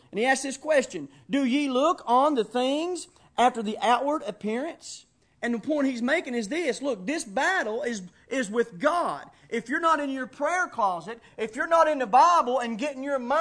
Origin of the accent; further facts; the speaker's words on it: United States; we've been trained as Americans, as adult Americans here, growing up in America